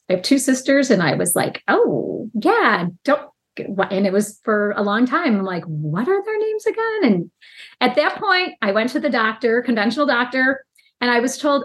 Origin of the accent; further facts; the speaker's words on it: Chicago, Illinois, United States; I am from Chicago, lifelong resident